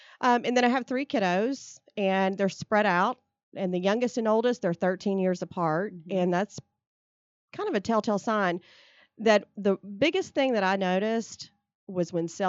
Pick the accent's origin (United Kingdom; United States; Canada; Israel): United States; Lexington; when you're growing up in Lexington with a grandmother with some strong Southern values